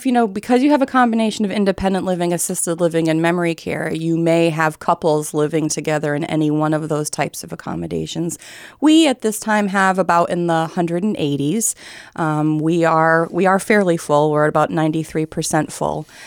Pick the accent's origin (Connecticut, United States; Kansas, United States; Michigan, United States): Connecticut, United States; Mystic; So I am born and raised in Mystic, Connecticut, and I have spent my career thus far in healthcare and specifically with geriatrics.